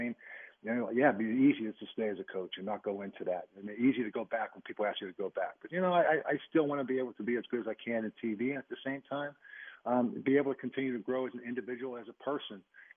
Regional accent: Pittsburgh, Pennsylvania, United States; to coach the Pittsburgh Steelers, my hometown team, to work for the Rooneys

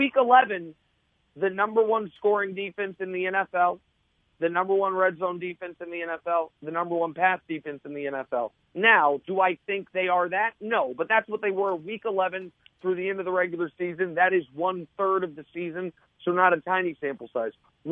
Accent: Kansas City, Missouri, United States; also born or lived in Houston; I mean, listen, I used to live in Houston, but I'm from Kansas City

